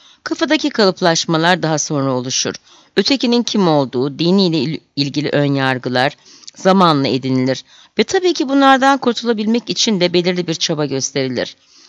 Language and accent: Turkish; Istanbul, Turkey; Ben çok bariz bir şekilde Türkiye geneline benzemeyen bir çevrede yetiştim. Nişantaşı'nda doğdum, büyüdüm. Şişli Terakki'den sonra Robert Kolej'de okudum. Yahudilerle birlikte büyüdüm.